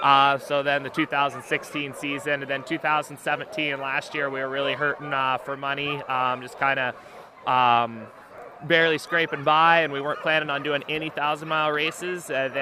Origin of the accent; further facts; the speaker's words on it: Eagle, Alaska, United States; My father's ran it before where I grew up in Eagles, one of the checkpoints